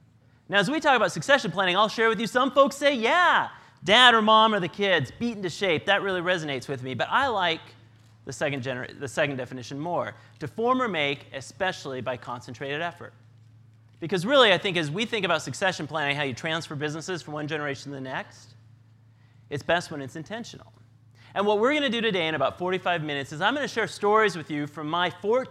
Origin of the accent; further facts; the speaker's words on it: Sprague, Washington, United States; So I grew up in Sprague, Washington, population 546 people.